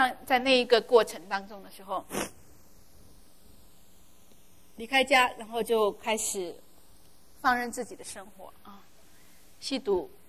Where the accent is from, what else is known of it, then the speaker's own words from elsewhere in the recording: China; 因为我们中国人的话是最注重孝道的，我们中国人说无后为大是吗